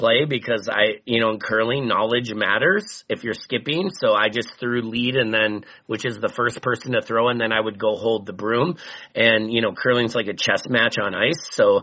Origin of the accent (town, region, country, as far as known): Minnesota, United States